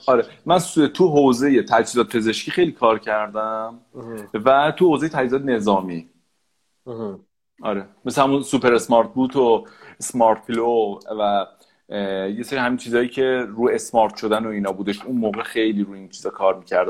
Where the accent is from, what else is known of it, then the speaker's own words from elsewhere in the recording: Iran; یه ذره میدونی ما واقعا ایرانیام